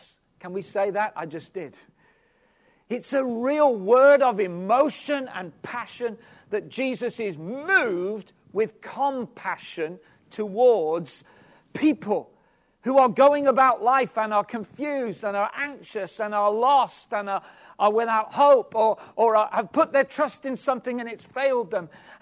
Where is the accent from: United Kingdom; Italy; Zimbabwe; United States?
United Kingdom; England; now in Wales, United Kingdom; But living in Wales and being an Englishman, a missionary in Wales, though my mom was from there